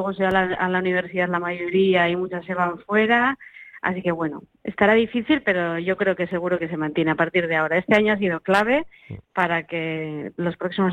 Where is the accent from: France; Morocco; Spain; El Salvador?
Spain; Lekeitio, Basque Country; ¿Saca trainera en mi pueblo, en Lekeitio, y yo no voy a estar?